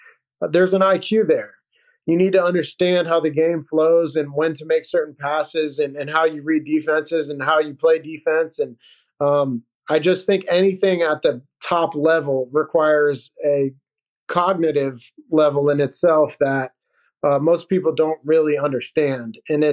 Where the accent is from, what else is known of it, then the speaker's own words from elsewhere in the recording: United States; I obviously played rugby my whole life, but I grew up around football as an American, so I understood kind of a little bit.